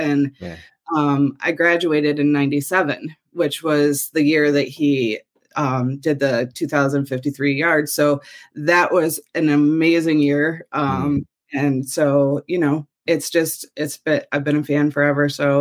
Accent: Michigan, United States; Okay, so I grew up in Metro Detroit and actually grew up in the town that he lived in when he played.

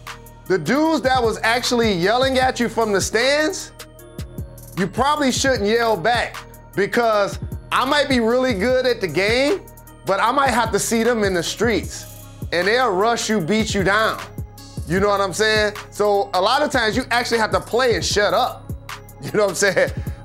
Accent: Detroit, Michigan, United States; I grew up playing basketball in the Detroit public school system.

